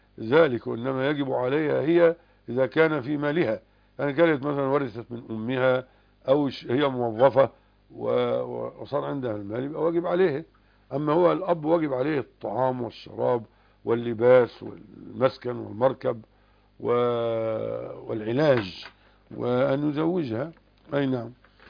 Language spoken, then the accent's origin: Arabic; Egypt; لا، صار عندنا في مصر الآن من باب الإلزام.